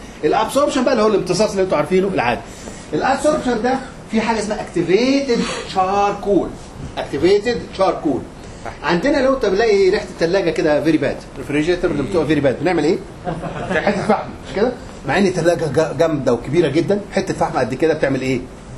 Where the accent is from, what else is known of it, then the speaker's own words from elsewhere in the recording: Egypt; يعني عندنا في مصر يقول لك ايه؟